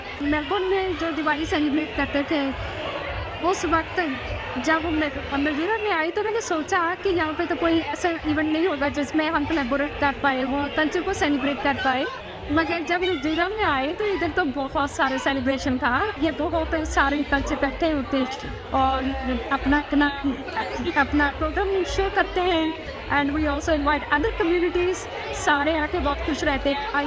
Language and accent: Hindi; Delhi, India; now in Australia; मैं इंडिया में दिल्ली से हूँ और वो बहुत क्राउडेड एरिया है, तो इसलिए मेरे को शांति सी जगह में रहना था।